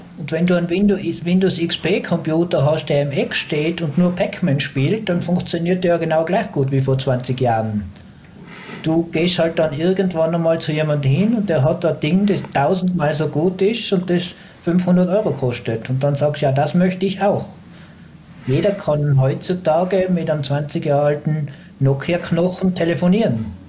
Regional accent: Tyrol, Austria; Aber als Tiroler haben wir natürlich die Chance

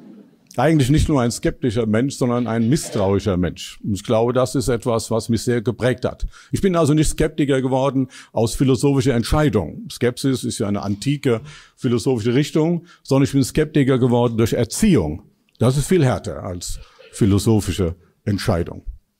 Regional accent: Dillenburg, Hesse, Germany; Ich komme aus Dillenburg, das ist eine kleine Stadt in Hessen. Das kann man dann bei mir merken, wenn ich Zischlaute gebrauchen würde.

